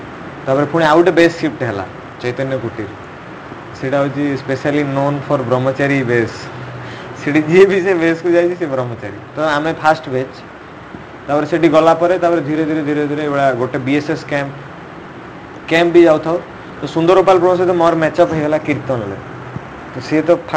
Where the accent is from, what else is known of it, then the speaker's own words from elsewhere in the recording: Bhadrak, Odisha, India; ପଚାରିଲେ ତମେ କେଉଁଠୁ ବିଲଙ୍ଗ କର, କହିଲି ମୁଁ ଭଦ୍ରକରୁ